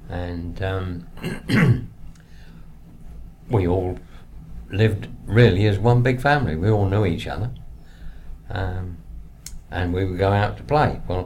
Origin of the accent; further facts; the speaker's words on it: Ely, East of England, United Kingdom; I've lived in Ely all my life apart from National Service.